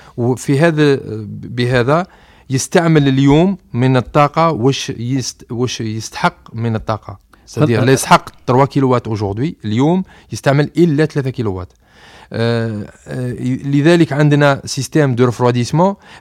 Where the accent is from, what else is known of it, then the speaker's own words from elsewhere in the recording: Algeria; عندنا في الجزائر